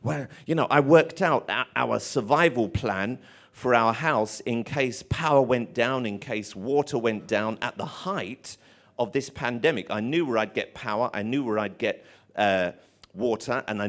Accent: Tottenham, London, United Kingdom; I grew up in Tottenham, so I know what's in that river.

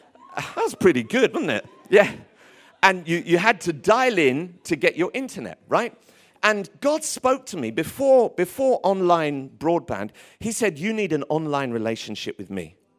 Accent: Tottenham, London, United Kingdom; Growing up in Tottenham, we were A-level on vengeance.

